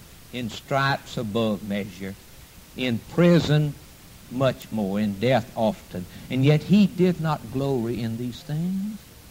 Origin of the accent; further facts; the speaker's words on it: United States; I'm glad I'm an American. I'm glad I live in this country.